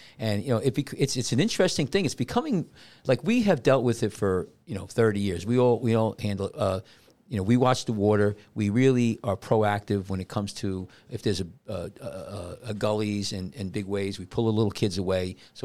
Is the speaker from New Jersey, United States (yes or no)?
yes; Bayonne, New Jersey, United States; back in the day when I was a kid growing up in Bayonne, there was electric trolleys all over the place.